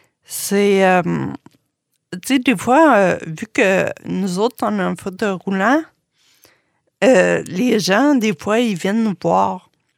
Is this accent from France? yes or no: no; Quebec, Canada; Puis là, tu dis, ah, moi, je suis gaspésien.